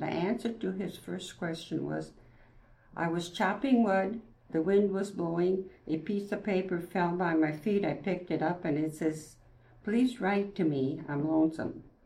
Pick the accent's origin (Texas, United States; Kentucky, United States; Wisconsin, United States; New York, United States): Wisconsin, United States; born there; I was born at home in Wisconsin, and I did have a brother that was 9 years old when I was born